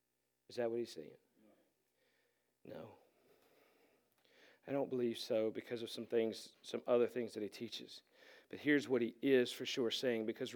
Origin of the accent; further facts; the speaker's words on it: Macon, North Carolina, United States; The house that I grew up in Macon, North Carolina, my dad built with his own two hands.